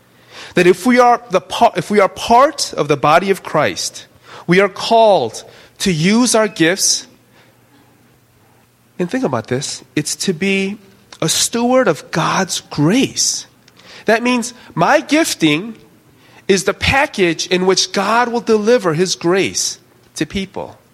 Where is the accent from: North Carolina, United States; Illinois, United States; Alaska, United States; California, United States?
Illinois, United States; Chicago; moved away as an adult; now in South Korea; See, I'm from Chicago, and I've been in Chicago for about 30 years.